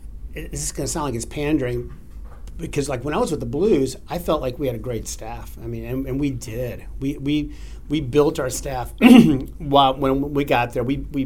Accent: St. Louis, Missouri, United States; I told him I was from St. Louis

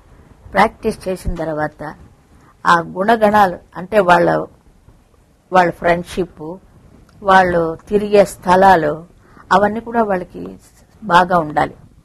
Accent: Vizianagaram, Andhra Pradesh, India; born there; ఇద్దరు ఒకే ఊరు నుంచి వచ్చిన వాళ్ళు. ఆయన చదువుకున్నారు, నేను అక్కడ పుట్టాను, అదే తమాషా.

